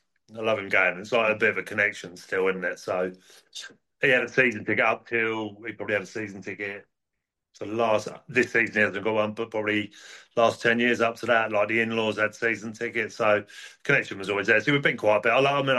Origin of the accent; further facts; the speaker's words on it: Aldershot, South East England, United Kingdom; growing up in Aldershot, right?